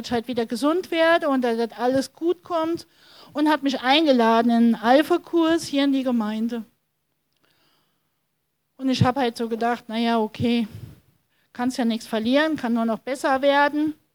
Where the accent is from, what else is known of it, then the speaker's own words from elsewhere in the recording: North Rhine-Westphalia, Germany; und es gab auch in dem Siegerland, wo ich aufgewachsen bin, ziemlich viel